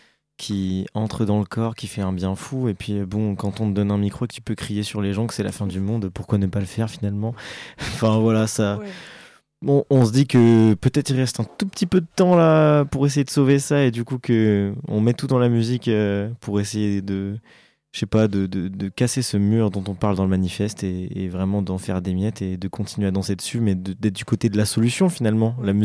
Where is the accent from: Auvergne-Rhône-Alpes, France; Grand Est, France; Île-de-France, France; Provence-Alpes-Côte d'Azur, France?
Grand Est, France; on vient de Haute-Marne et à côté de là où on a grandi il y a Chalindrey, c'est le village des sorcières.